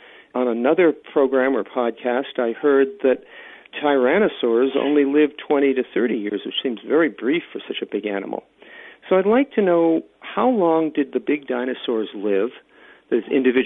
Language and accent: English; Virginia, United States; I'm from Virginia in the United States.